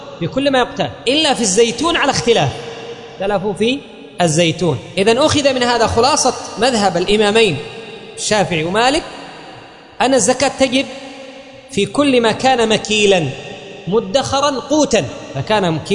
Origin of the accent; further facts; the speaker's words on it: Yemen; وأيضا للفائدة، في بلادنا اليمن بالذات